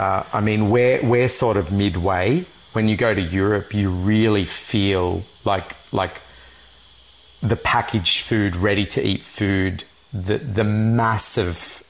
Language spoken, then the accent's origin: English; Lebanon; moved away; my childhood when I grew up in Lebanon.